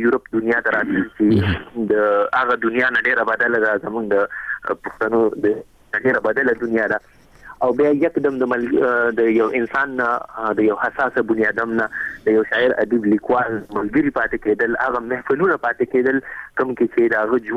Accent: Afghanistan; born there; زه دغه وطن پیداوار یم زه په دغه وطن کې پیدا شوی یم زما په مشرق کې زما په سیمه باندې زما د پښتنو په سیمه باندې

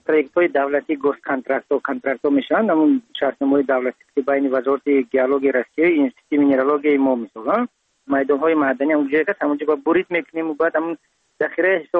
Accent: Tajikistan; من چی در وطن خودم برای تربیت فرزندان تاجیک، برای مثلا متخصصان تایید کردم

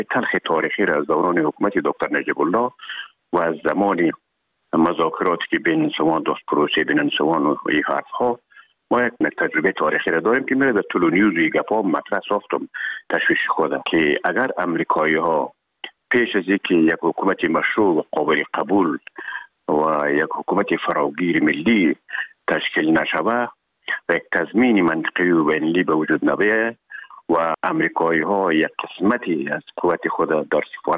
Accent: Herat, Afghanistan; now in Kabul, Afghanistan

